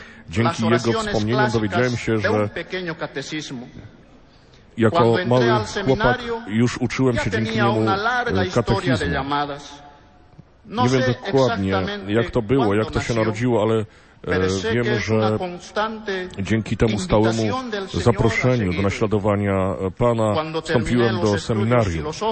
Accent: Huari Huari, Potosí, Bolivia; born there; Polish is a second language; Urodziłem się w Huarihuari w Potosi, w Boliwii, w rodzinie górniczej.

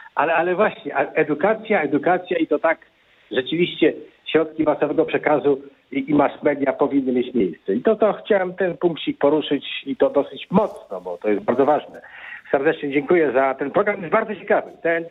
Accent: Białystok, Podlaskie Voivodeship, Poland; sam jestem z Białegostoku, jestem w Warszawie, w warsztacie mechanicznym

